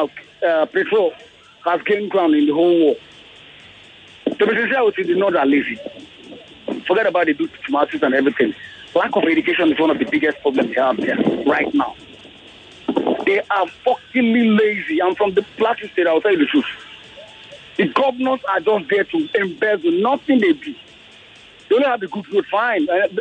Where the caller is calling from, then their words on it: Lekki, Lagos, Nigeria; I'm calling from Lekki.